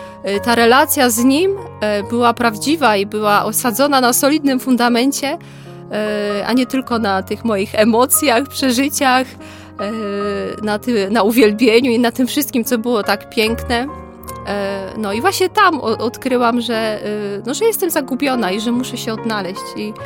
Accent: Greater Poland Voivodeship, Poland; Pochodzę z Wielkopolski.

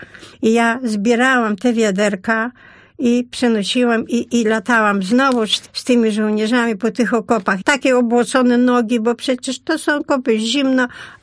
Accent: Chortkiv, Ternopil Oblast, Ukraine; Ja jestem kresowianką, pochodzę z Czortkowa. W 1939 roku miałam 5 lat.

